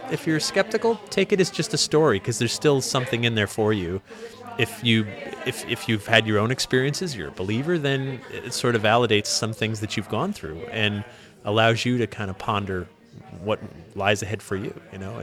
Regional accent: New England, United States; Well, I grew up in New England, mm-hmm. and I was born and raised there, and I had friends that had haunted houses when I was a kid

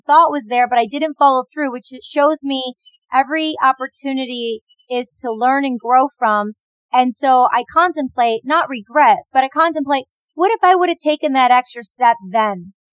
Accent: Detroit, Michigan, United States; So as a teenager growing up in Detroit, Michigan, the suburbs

